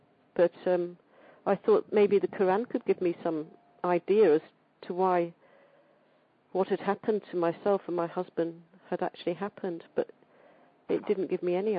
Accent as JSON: {"language": "English", "region": "England", "country": "United Kingdom", "tie": "born or raised there", "said": "I went to what we call a church school in England, and that is run by the..."}